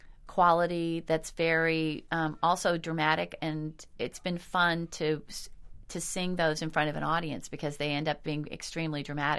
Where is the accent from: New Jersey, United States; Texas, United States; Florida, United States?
Texas, United States; Dallas; and my first voice teacher was my choir director, Don Hermanot, growing up in Dallas.